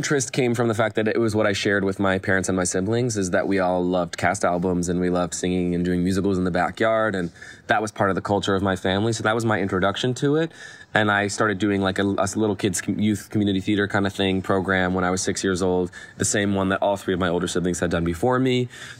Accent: Los Angeles, California, United States; So yeah, I grew up here in Los Angeles in Westwood with my parents and my four siblings.

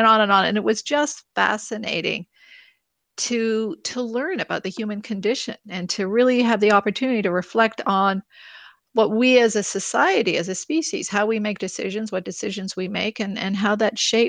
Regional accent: Montreal, Quebec, Canada; moved away as an adult; So I grew up in Montreal. I grew up in NDG

